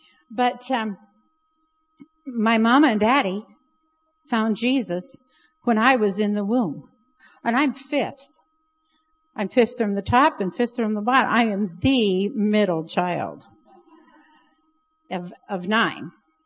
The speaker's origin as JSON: {"language": "English", "region": "Montana", "country": "United States", "said": "Well, you know I'm from Montana. Now, do I have an accent?"}